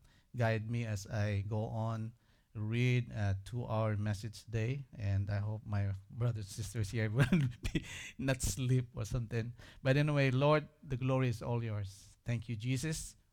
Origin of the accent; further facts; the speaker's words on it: Philippines; I'm a Filipino guy, so I root for my countryman.